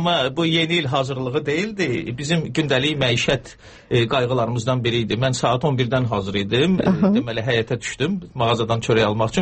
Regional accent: Baku, Azerbaijan; Nə dərəcədə demək düzgün olar ki, mən Bakılıyam, düzgün olmazdı. Amma əlbəttə mən özümü Bakılı hesab eləyirəm.

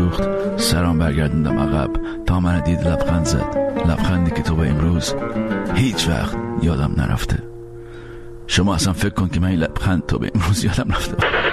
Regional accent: Iran; moved away; خانواده من خب از ایران اومدم بیرون.

